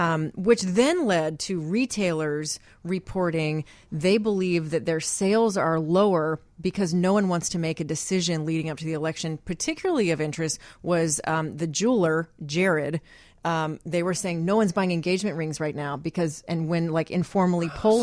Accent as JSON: {"language": "English", "town": "Fort Worth", "region": "Texas", "country": "United States", "said": "I'm from Fort Worth."}